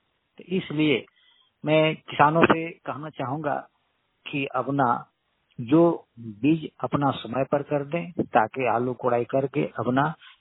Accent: Tubra, Jharkhand, India; मैं झारखंड के पलामू डिस्ट्रिक्ट से, हमारा गांव टुबरा है।

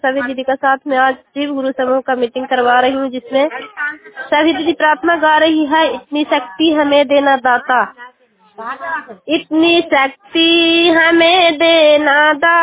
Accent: Bihar, India; मैं ग्राम खणसरिया पंचायत खजरा प्रखंड नगनौसा जिला नालंदा की निवासी हूँ।

